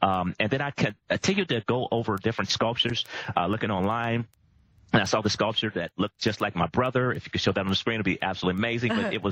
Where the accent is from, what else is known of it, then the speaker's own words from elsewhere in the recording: United States; And I would say the States, United States. And the people that I saw in France would say, no, where are you really from? And I said, the States. That's all I know.